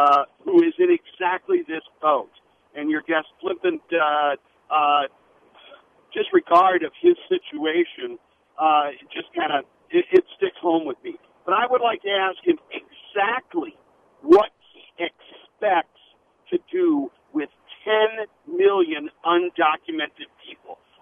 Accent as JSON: {"language": "English", "region": "Massachusetts", "country": "United States", "lives_now": "Milwaukee, United States", "said": "I'm actually from Mass, but that's not a big deal."}